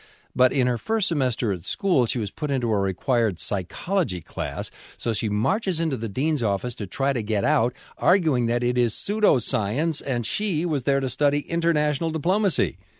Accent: Buffalo, New York, United States; I grew up in Buffalo

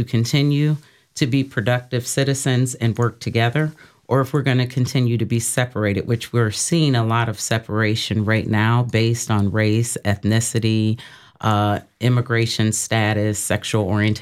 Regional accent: Milwaukee, Wisconsin, United States; I am from Milwaukee, Wisconsin

